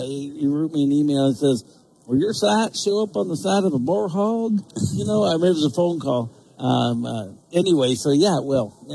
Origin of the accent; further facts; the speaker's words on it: Montana, United States; Well, born and raised in Montana. You know, I've lived in St. Ignatius. I went away for college, lived in Missoula for 6 years, then came back to St. Ignatius. And yeah, it's home.